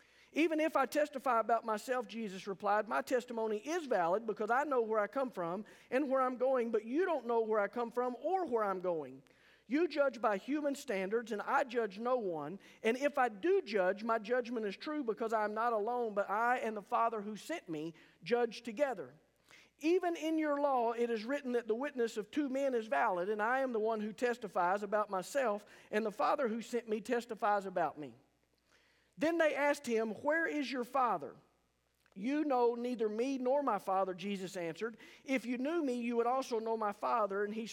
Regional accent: Altus, Oklahoma, United States; I think back over my days growing up in Altus and things that we used to do sometimes out of fun, sometimes out of orneriness.

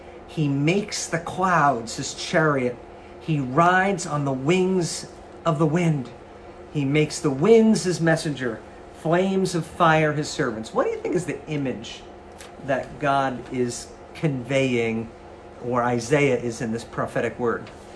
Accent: New York, United States; maybe it's because I'm from New York, but I like some green.

